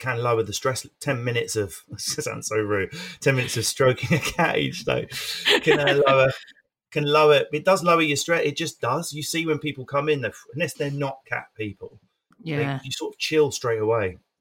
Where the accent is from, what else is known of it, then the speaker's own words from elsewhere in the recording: East of England, United Kingdom; I'm from Essex. If anything, I've toned it down.